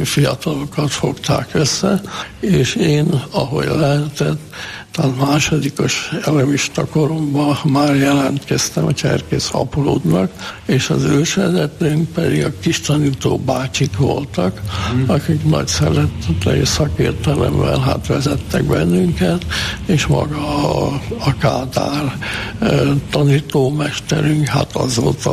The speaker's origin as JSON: {"language": "Hungarian", "town": "Pécs", "region": "Baranya", "country": "Hungary", "tie": "born there", "said": "1927-ben születtem Pécset."}